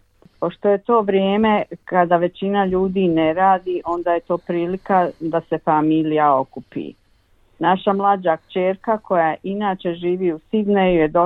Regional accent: Bosnia & Herzegovina; kod nas u Bosni

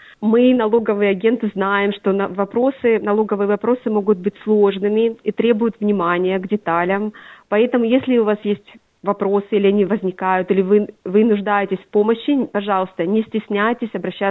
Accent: Bakhmut, Donetsk Oblast, Ukraine; я сама родом из Бахмута, Донецкой области, в Украине

